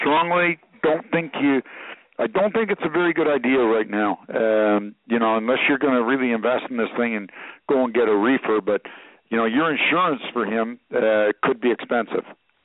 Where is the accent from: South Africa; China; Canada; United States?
Canada; So being a Canadian and getting your own authority is not, you know, it's not all it's cut out to be